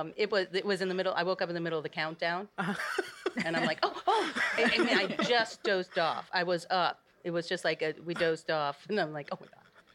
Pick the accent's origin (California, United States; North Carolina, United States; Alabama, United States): California, United States; I would say, growing up in California, my mother would make a fruit salad that was so beautiful and had like 20 fruits in it.